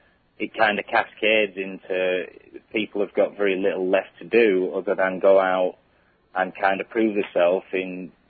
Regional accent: England, United Kingdom; I'm from England.

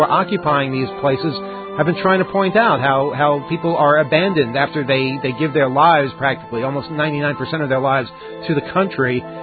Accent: New York, United States; I guess because I'm from New York, and there are just so damn many of them.

